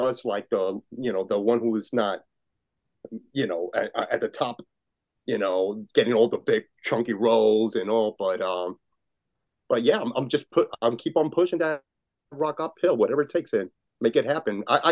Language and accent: English; New York, United States; New York, but my parents are Puerto Rican.